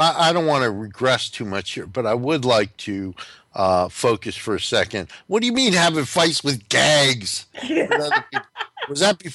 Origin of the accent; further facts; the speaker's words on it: New Jersey, United States; also born or lived in New York City / Washington / St. Louis; when I was a kid, I grew up in North New Jersey.